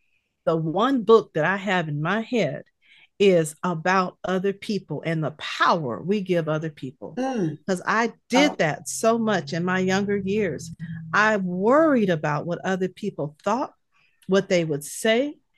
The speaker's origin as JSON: {"language": "English", "region": "California", "country": "United States", "said": "I'm from California, not used to those kind of things, but I love it."}